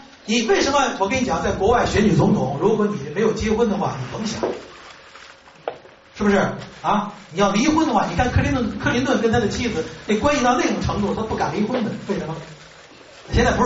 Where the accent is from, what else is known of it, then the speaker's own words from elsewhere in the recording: China; 这让我们中国人不可思议的，这么重大的世界问题，你提你女儿干什么？在我们中国这么大的事，你不能提你家人